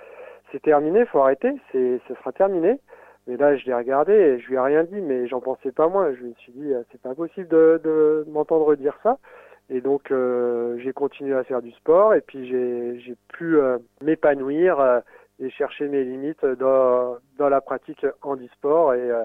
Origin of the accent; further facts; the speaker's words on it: Auvergne-Rhône-Alpes, France; moi, je le connais encore mieux puisque je suis d'Auvergne